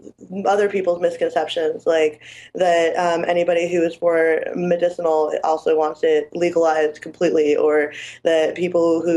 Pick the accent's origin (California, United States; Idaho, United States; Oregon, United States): California, United States; I grew up in California also.